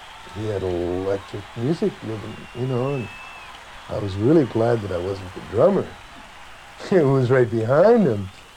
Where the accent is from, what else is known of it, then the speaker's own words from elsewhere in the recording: Canada; I come from Canada